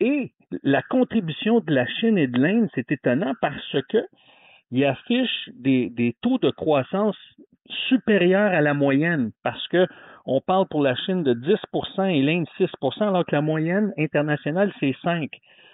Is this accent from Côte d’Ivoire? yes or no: no; Montreal, Quebec, Canada; born there; je suis né à Montréal et j'ai vu l'évolution de la communauté juive orthodoxe.